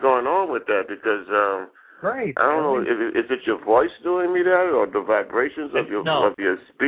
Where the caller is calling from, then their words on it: New Orleans, Louisiana, United States; I'm calling from New Orleans.